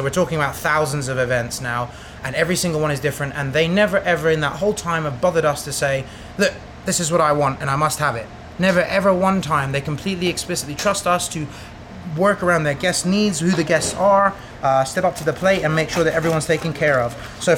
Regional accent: England, United Kingdom; Being English, that's what we're famous for, is a good fried breakfast.

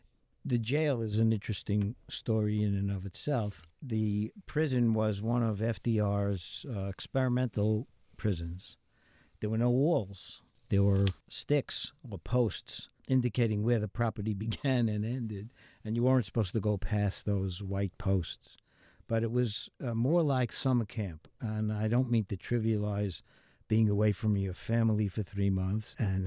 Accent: Brooklyn, New York, United States; In Brownsville, Brooklyn.

